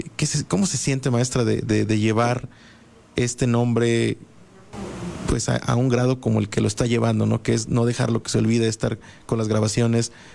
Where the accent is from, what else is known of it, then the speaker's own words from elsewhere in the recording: Zapotlán el Grande, Jalisco, Mexico; compositor de aquí de Zapotlán el Grande, de mi tierra